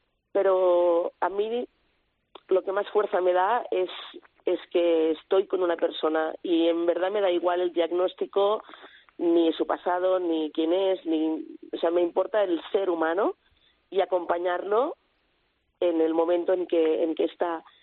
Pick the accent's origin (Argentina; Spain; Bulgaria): Spain; Calella, Catalonia; Yo soy de Calella.